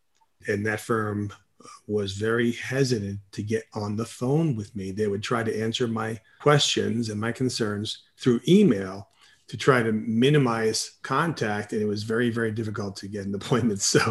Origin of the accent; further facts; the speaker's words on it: New Jersey, United States; now in Las Vegas, United States; I'm from Jersey. 44 years ago, I moved out to Las Vegas.